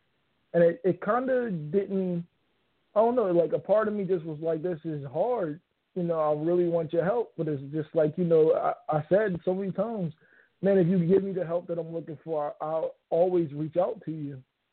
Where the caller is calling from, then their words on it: Virginia, United States; I'm calling from Virginia.